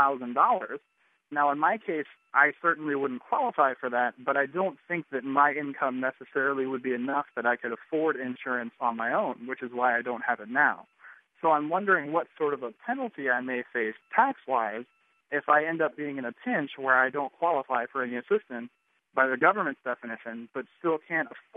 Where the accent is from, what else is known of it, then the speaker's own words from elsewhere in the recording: Eustis, Florida, United States; I'm from Eustis, Florida.